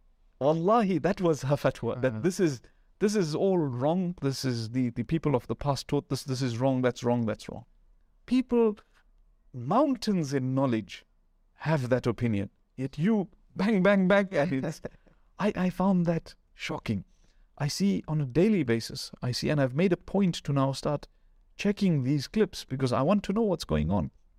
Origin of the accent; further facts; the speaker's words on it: Zimbabwe; my first exposure to scholars outside of my home country in Zimbabwe.